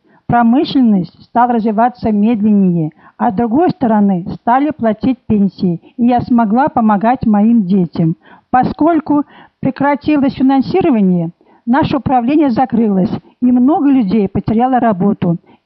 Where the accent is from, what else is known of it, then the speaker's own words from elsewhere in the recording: Gannovka, Saratov Oblast, Russia; born there; Я родилась в Саратовской области, село Ганновка.